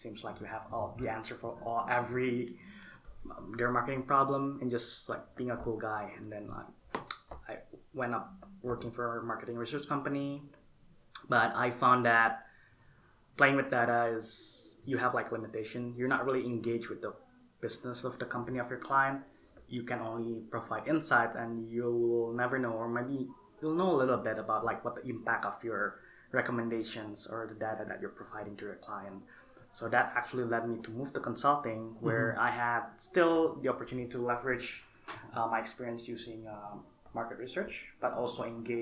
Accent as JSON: {"language": "English", "country": "Indonesia", "also_born_or_lived": "Madison", "first_language": "English", "said": "Yeah, so I'm from Indonesia. I spent most of my life in Indonesia. But during my childhood, I actually spent a couple of years in the US in Madison, Wisconsin, where my dad was taking his PhD."}